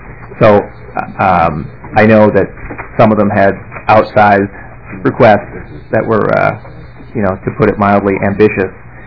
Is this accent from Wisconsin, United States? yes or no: no; Minnesota, United States; It's supposed to take place in Minnesota. We're from Minnesota.